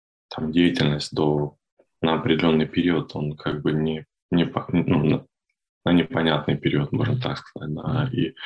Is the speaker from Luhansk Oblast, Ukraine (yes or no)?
no; Poltava Oblast, Ukraine; Я родом из Полтавской области.